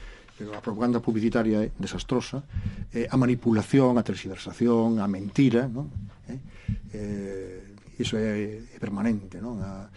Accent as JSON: {"language": "Galician", "town": "Cospeito", "region": "Galicia", "country": "Spain", "said": "Son de Cospeito, son da terra xa, dunha terra de poetas."}